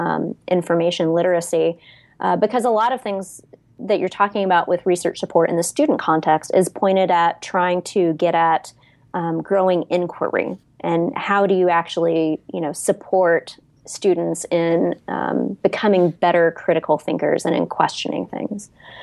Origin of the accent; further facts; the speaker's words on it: United States; particularly being an American and feeling like we have this, you know, such narrow focus on America is the world.